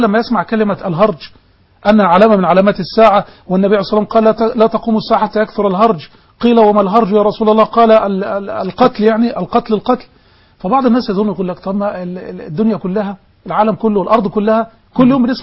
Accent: Egypt; كثير من الشوارع والأنحاء في بلدنا مصر.

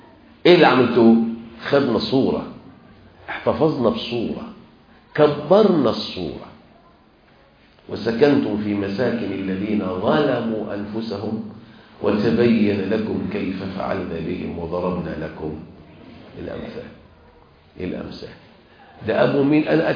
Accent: Egypt; احنا عندنا بقى كمصريين

